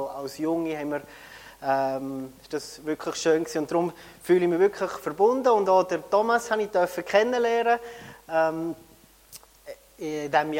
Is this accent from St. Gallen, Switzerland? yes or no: yes; Heerbrugg, St. Gallen, Switzerland; moved away as an adult; now in Peru; ich bin dann in Herbruck aufgewachsen. Also auch im Rheintal aufgewachsen, treffe ich in Herbruck, in die Schule gegangen, habe meine Lehre gemacht und mit 21 bin ich nachher wieder zurück auf Peru